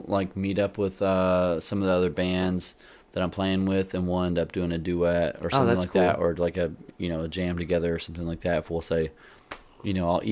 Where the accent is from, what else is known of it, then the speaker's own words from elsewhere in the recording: Longview, Texas, United States; I'm from Longview, Texas.